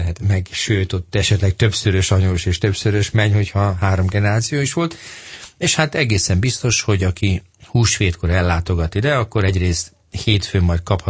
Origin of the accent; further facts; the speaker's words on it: Budapest, Hungary; Én annak idején egy zugligeti nagyon nagy kertben nőttem föl.